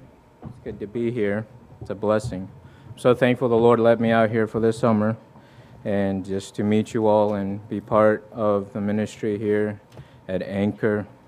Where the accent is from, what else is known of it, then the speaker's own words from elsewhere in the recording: Fiji; I was born and raised in Fiji. It's down in the South Pacific. And growing up there, it is a very religious culture